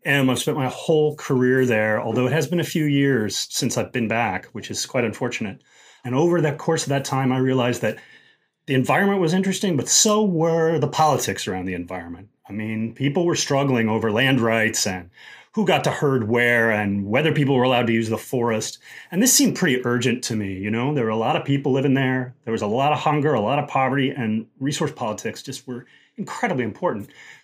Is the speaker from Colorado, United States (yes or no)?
yes; Colorado, United States; You know, growing up in Colorado, particularly back in the 70s when children were just set loose to do whatever they wanted all day long